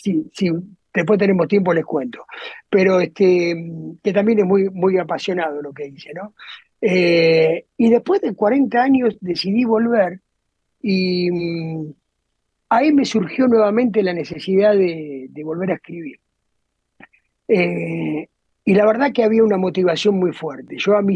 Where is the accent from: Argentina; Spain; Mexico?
Argentina; Buenos Aires Province; Yo vengo del conurbano, yo soy del sur del conurbano.